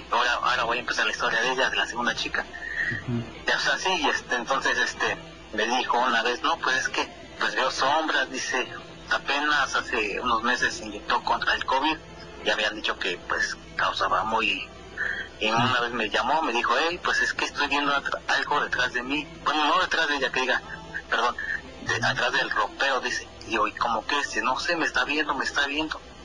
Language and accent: Spanish; Chalco, State of Mexico, Mexico; now in United States; Estado de México, voy a Chalco.